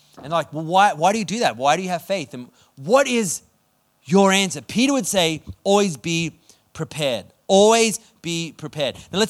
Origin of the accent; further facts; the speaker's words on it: Queensland, Australia; Come on, Melbourne people, help me out. I'm from Queensland.